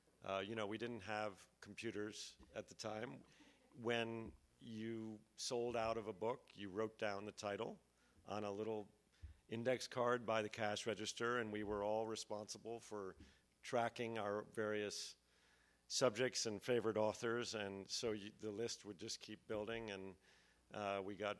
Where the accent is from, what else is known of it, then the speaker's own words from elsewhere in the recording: New York City, New York, United States; I grew up on the Upper East Side